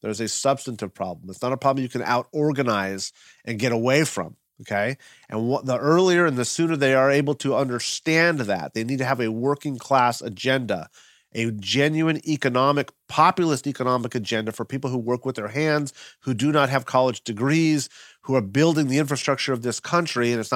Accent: United States; But there was also something prideful about being an American who finally saw our country put people on the moon.

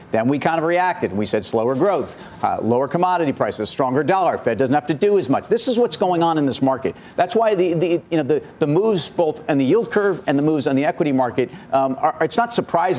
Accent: United States; which I welcome as an American, for society

